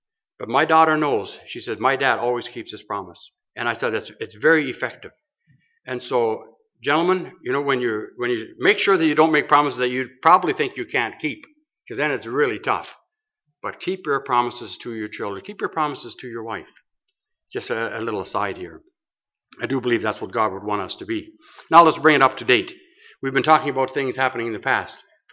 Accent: London, United Kingdom; I mentioned that I was from London

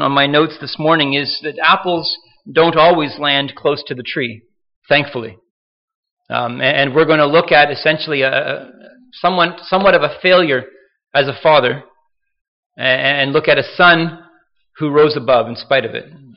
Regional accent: Toronto, Ontario, Canada; growing up in Toronto

